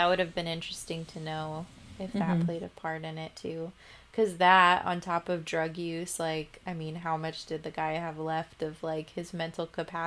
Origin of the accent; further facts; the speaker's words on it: California, United States; I'm from California where everybody's kind of squished together. Like our streets are very like small when you think about it.